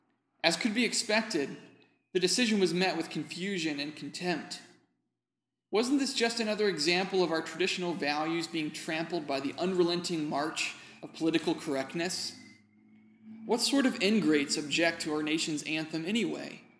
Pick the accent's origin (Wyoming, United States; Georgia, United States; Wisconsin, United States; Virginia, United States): Virginia, United States; a Mennonite pastor named Mark Schlonegger, in a town 20 minutes east of where I grew up in Virginia